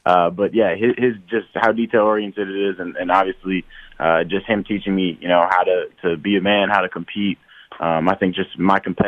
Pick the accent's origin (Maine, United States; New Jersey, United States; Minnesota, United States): Minnesota, United States; Marshall; growing up in Marshall, being able to, you know, grow and develop in Fargo-Moorhead community.